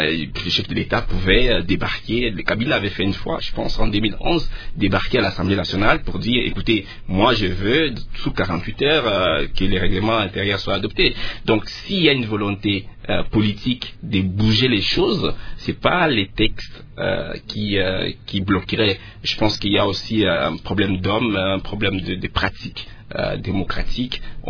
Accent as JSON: {"language": "French", "town": "Kisangani", "region": "Tshopo", "country": "DR Congo", "tie": "born or raised there", "said": "à Kisangani, ma ville natale qui est dans les noirs depuis plusieurs années"}